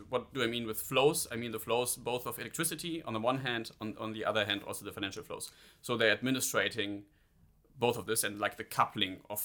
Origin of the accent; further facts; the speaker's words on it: Rhineland, Germany; because I'm from the Rhineland in Germany